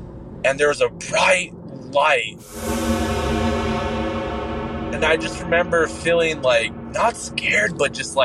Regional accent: New Mexico, United States; I grew up in New Mexico. I still live here.

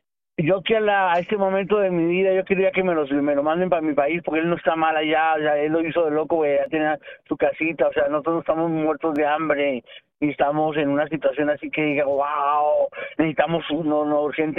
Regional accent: Colombia; Colombia, Colombia.

